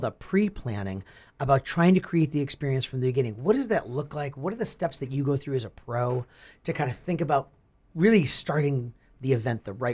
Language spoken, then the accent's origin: English; Midwest, United States; I grew up in the Midwest picking cherries with my grandmother.